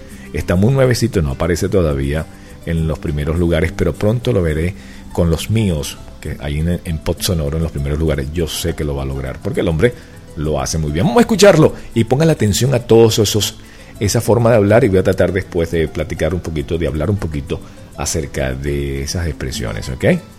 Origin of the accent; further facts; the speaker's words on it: Venezuela; now in Miami, United States; Somos los venezolanos, somos los mismos. La diferencia es que utilizamos mucho Spanglish.